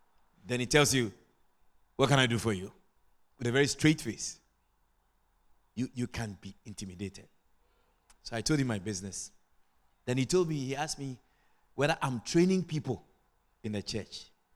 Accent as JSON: {"language": "English", "town": "Queenstown", "region": "Pomeroon-Supenaam", "country": "Guyana", "said": "I born and grow abroad, but I is Guyanese. I come from Queenstown in Essequibo. I'm Essequibian."}